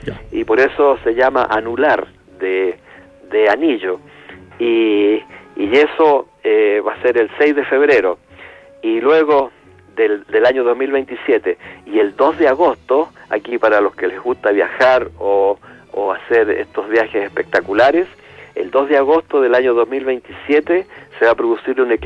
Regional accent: Rengo, O'Higgins, Chile; born there; de la ciudad de Rengo, que como he tenido varias conferencias en esa ciudad, mi ciudad natal

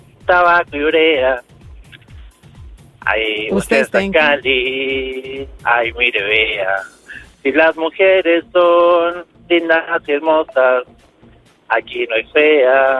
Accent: Punta Arenas, Magallanes and Chilean Antarctica, Chile; me quedan 3 semanas ya y me vuelvo a mi tierra natal, a Colombia. No, mentira, Punta Arenas.

